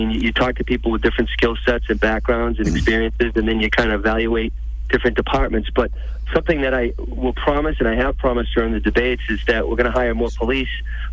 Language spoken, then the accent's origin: English; Brockton, Massachusetts, United States; That's how it was when I grew up in Brockton.